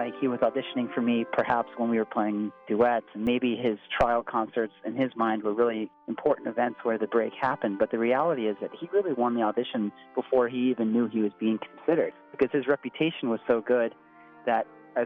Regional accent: Staten Island, New York, United States; I grew up in New York City, and I heard them in my hometown in Staten Island, New York

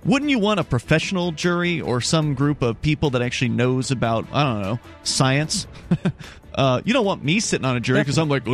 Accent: Florida, United States; Even though you and I grew up in Florida, we didn't really even know that apparently some of these red tides can actually color the water red.

